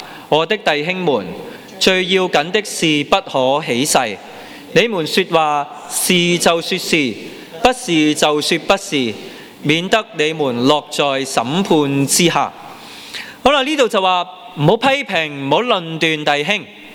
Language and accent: Cantonese; Hong Kong; 但我哋香港人通常點啊？快快地說，快快地動怒噶嘛